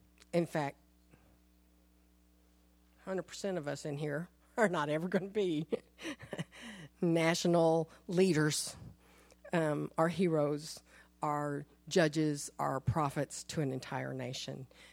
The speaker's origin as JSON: {"language": "English", "region": "the South", "country": "United States", "tie": "born or raised there", "said": "I grew up in the South. Those are nasty little things."}